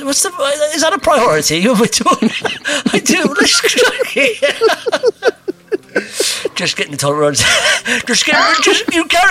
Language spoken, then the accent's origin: English; Wales, United Kingdom; now in England; Thing is, I'm based in England. I'm a Welshman.